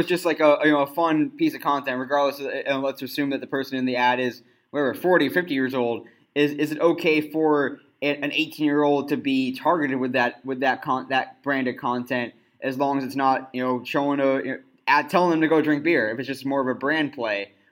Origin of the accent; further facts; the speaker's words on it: San Diego, California, United States; I know I'm from San Diego, and I think that's a place where microbrews are growing immensely.